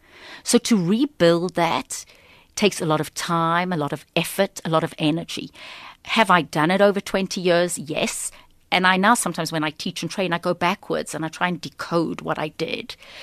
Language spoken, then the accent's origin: English; South Africa; now in Atlanta, United States; I always say I think I learned more about South Africa and was more proud of being South African living in Atlanta